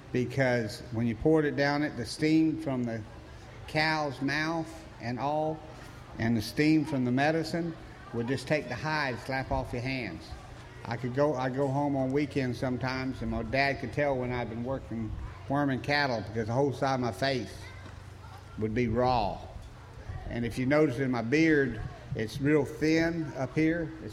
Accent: Florida, United States; also born or lived in Hawkinsville, Georgia; Middle Georgia, around Hawkinsville, Tippettville, Georgia. I'm a 10th generation cracker and 10th generation cattleman. I moved to Florida back when I was a little bitty feller.

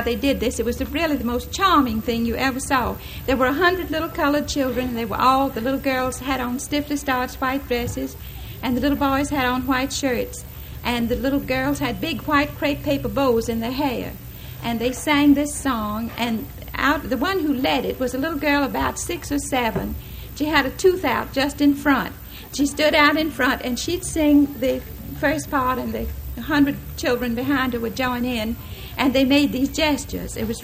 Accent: Columbus, Georgia, United States; Columbus, Georgia, my hometown, the place where I grew up.

